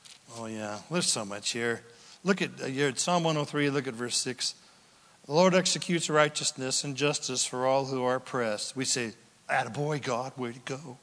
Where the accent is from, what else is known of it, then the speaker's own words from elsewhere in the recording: United States; I sure would be. After all, I'm American. We deserve jurisprudence.